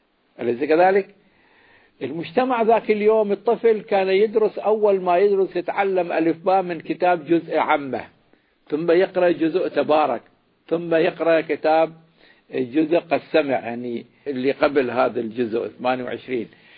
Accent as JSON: {"language": "Arabic", "town": "Karbala", "region": "Karbala Governorate", "country": "Iraq", "tie": "born or raised there", "said": "كان عندنا في كربلاء شخصية مرموقة"}